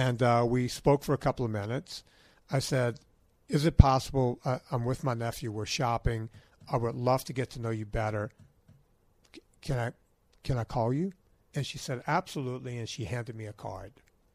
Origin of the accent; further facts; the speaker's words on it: Louisiana, United States; I was down in Baton Rouge, Louisiana. I'm from Louisiana.